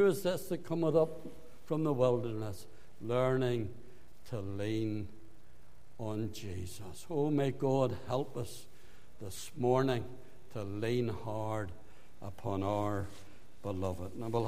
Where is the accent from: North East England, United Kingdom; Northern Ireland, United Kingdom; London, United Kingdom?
Northern Ireland, United Kingdom; I says, I'm from Ulster. I had to get the Ulster in, you know. I'm from Ulster.